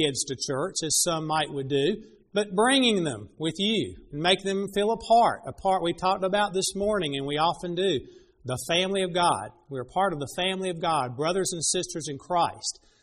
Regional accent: North Carolina, United States; born there; on May 26, 1962, I was born in Annie Penn Memorial Hospital

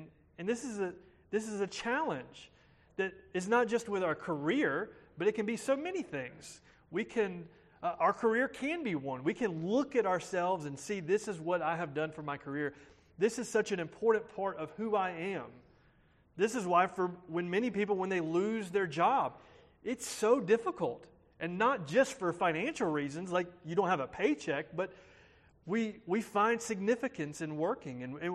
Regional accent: North Carolina, United States; moved away; This is very much my hometown. It's crazy to think, though, that it's been 18 years since I've lived in North Carolina, and that's getting close to half my life.

